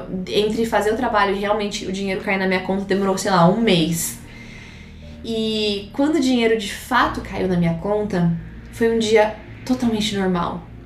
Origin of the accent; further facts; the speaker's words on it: Brazil; porque a gente é brasileira, então a gente só fala em português uma com a outra